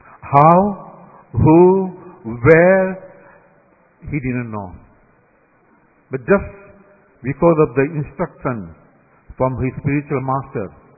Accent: India; born there; English is a second language; moved away; actually I was born in India and I didn't know anything about

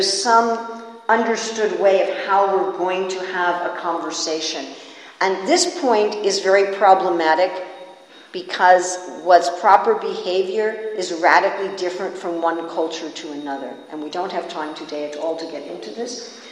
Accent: New York, United States; I mean, I'm from New York, where we have what we call very short pause times.

